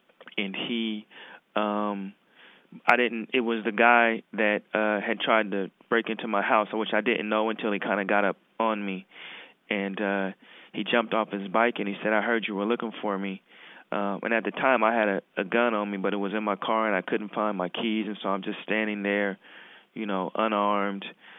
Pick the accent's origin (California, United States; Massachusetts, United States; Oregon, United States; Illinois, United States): Oregon, United States; Portland; because I grew up in Portland and was kind of connected to the kind of criminalized enterprises